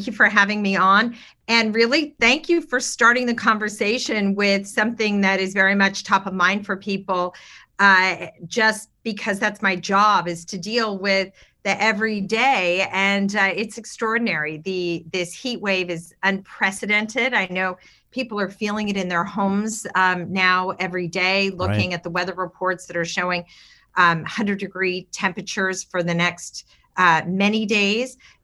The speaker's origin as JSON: {"language": "English", "town": "Sacramento", "region": "California", "country": "United States", "tie": "born or raised there", "said": "It's already so hot here. I grew up in Sacramento. It's a hot place."}